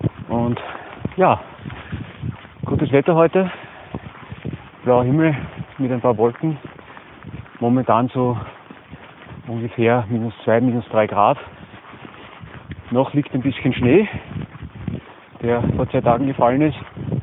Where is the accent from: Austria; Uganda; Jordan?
Austria; Breitenfurt, Lower Austria; Ich bin heute unterwegs in meiner Heimatgemeinde Breitenfurt